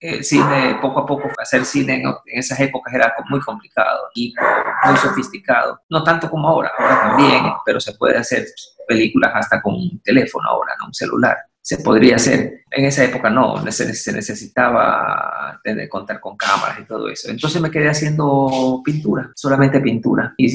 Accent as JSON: {"language": "Spanish", "town": "Guayaquil", "region": "Guayas", "country": "Ecuador", "also_born_or_lived": "Spain", "said": "yo no puedo vivir en otro lado, ¿no? O sea, yo soy de Guayaquil, vengo de soy descendiente de guayaquileños y no puedo vivir en otro lado"}